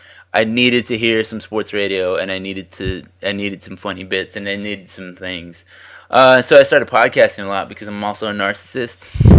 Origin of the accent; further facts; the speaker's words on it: San Antonio, Texas, United States; I grew up in San Antonio, so UT Austin was right there, and I wanted to go there for the longest time